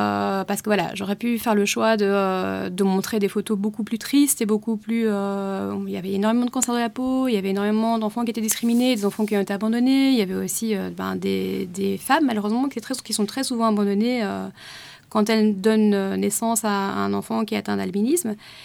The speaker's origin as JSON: {"language": "French", "country": "DR Congo", "tie": "born or raised there", "moved": "yes", "said": "Moi, je suis née, j'ai grandi au Congo."}